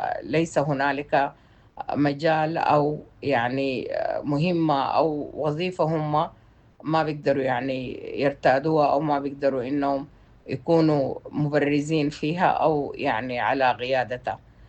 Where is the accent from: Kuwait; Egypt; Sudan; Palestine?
Sudan; وأن يعني كلنا كسودانيين نعيش في سلام ووئام إن شاء الله